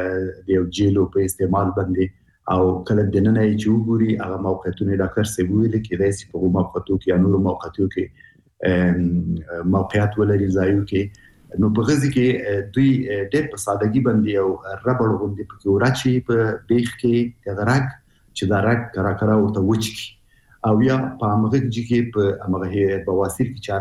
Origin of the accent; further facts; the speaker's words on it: Afghanistan; موږ په انانوي شکل موږ افغانان شرمېږو چې د دغه ځای نه خبرې وکړو